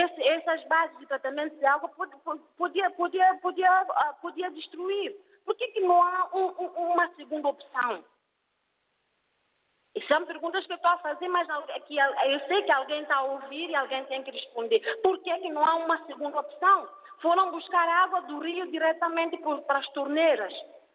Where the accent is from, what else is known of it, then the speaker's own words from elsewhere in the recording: Guadalupe, São Tomé & Príncipe; sou do norte também, eu sou de Guadalupe.